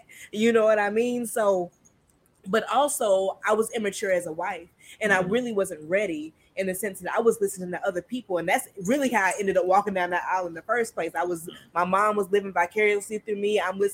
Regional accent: Florida, United States; Palm tree shade. I'm from Florida, baby.

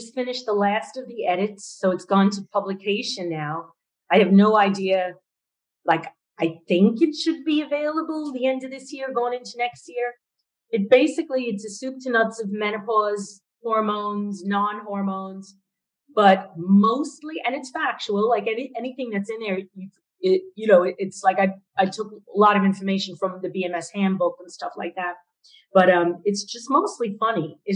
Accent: Long Island, New York, United States; Yeah, so I grew up in Long Island near JFK Airport.

